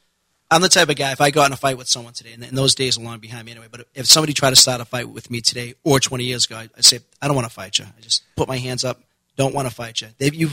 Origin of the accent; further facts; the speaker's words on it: Boston, Massachusetts, United States; now in West Yorkshire, United Kingdom; I'm a lifelong resident of Boston. I was born in the Mission Hill Projects in Boston. I grew up in Hyde Park, and I live in West Yorkshire now with my wife, Pamela, and my little boy, Nolan.